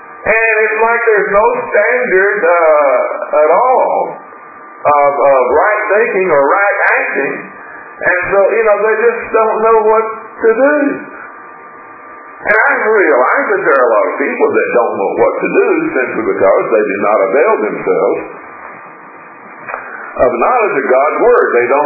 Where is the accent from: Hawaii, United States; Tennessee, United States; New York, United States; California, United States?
Tennessee, United States; Chattanooga; I grew up in Chattanooga